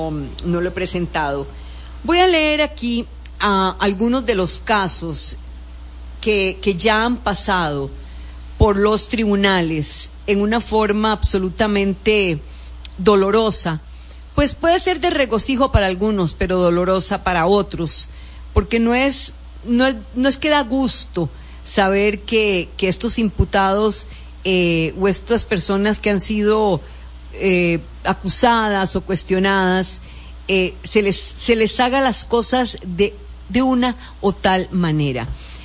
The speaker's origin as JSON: {"language": "Spanish", "country": "Costa Rica", "said": "las huellas que dejan en nosotros como costarricenses."}